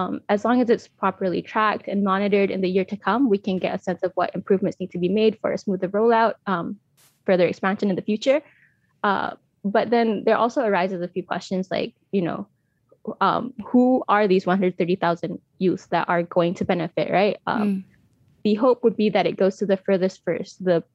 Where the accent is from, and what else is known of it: Malaysia